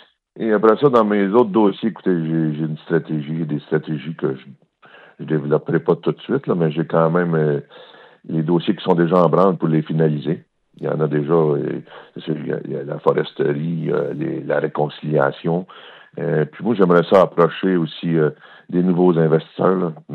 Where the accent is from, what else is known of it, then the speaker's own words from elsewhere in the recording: Saint-Michel-des-Saints, Quebec, Canada; Je suis natif de Saint-Michel-des-Saints, vous savez, puis j'ai vu les autres années, j'ai 60 ans